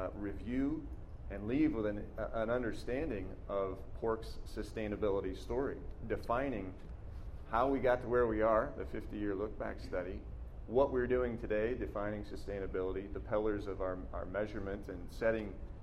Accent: Indiana, United States; when I was a kid growing up in Indiana, the way we raised hogs was different.

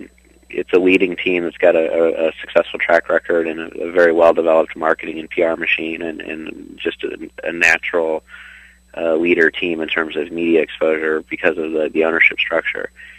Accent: St. Louis, Missouri, United States; Well, I grew up in St. Louis, and my wife's from North Dakota, and so our family is very strongly centered in the Midwest.

